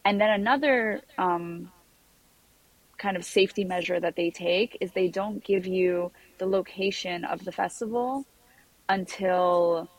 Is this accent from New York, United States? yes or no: yes; Long Island, New York, United States; So, as you mentioned … I am a New Yorker born and raised from Long Island.